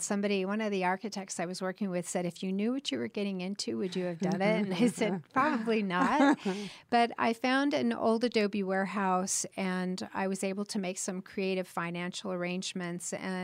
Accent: California, United States; now in Tucson, United States; Well, I actually moved here in 1985, and I'm from Southern California

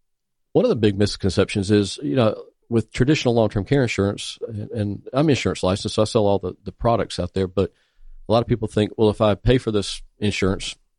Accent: North Carolina, United States; I'm originally from North Carolina. My parents live back in North Carolina, and it's a long drive to get there.

